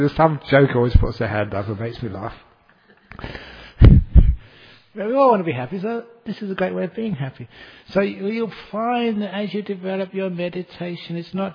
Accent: Australia; I can tell this because I'm an Australian.

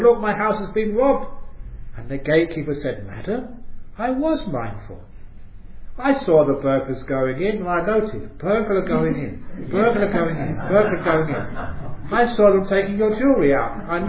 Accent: London, United Kingdom; born there; because I was born in London.

